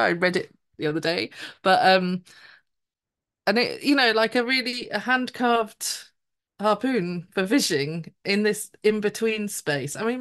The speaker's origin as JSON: {"language": "English", "region": "East of England", "country": "United Kingdom", "tie": "born or raised there", "said": "we grew up on the Norfolk Broads, but we never went on the Norfolk Broads."}